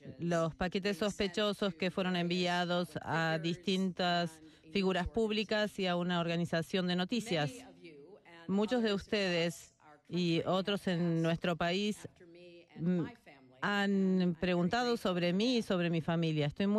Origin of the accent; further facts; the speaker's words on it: United States; como persona estoy muy bien, les digo, pero como estadounidense estoy preocupada